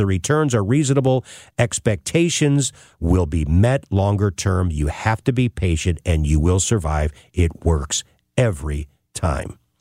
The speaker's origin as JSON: {"language": "English", "town": "St. Louis", "region": "Missouri", "country": "United States", "tie": "born or raised there", "said": "as a St. Louis kid growing up in North County and driving down with my dad to Cardinals baseball games in the late 60s and through the 70s"}